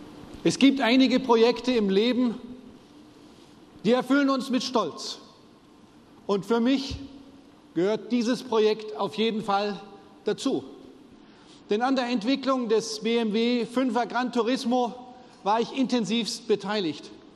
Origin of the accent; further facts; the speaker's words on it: Bavaria, Germany; Als Bayer bin ich in meiner Freizeit gerne in den Bergen.